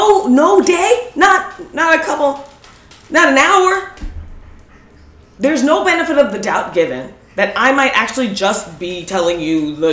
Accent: New Jersey, United States; And you're 10 years older than me, and I'm from North Jersey, and we are different people.

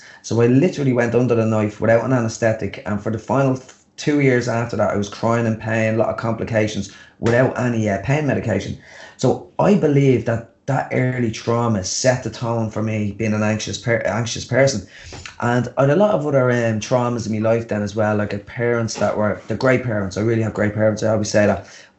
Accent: Dublin, Leinster, Ireland; also born or lived in Canada; We moved home from Canada. We moved to a sort of poor area in Blanchardstown in Dublin city.

